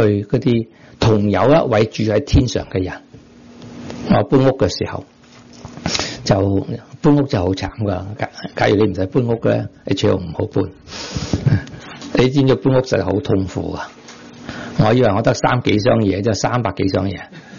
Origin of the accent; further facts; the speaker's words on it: Guangzhou, Guangdong, China; 我哋广州人叫佢做咩啊？